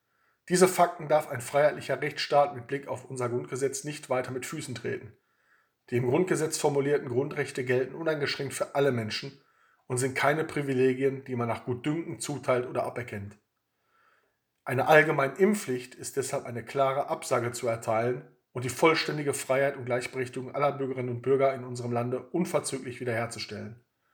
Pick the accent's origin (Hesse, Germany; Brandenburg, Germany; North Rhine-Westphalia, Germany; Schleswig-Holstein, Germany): North Rhine-Westphalia, Germany; Witten; So beträgt allein in meiner Heimatstadt Witten nur der finanzielle Corona-Schaden